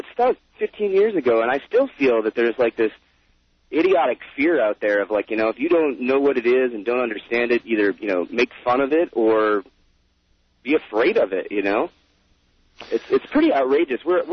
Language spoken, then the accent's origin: English; Michigan, United States; I come from the Midwest. I come from Michigan, and I have family that, you know, supported Bush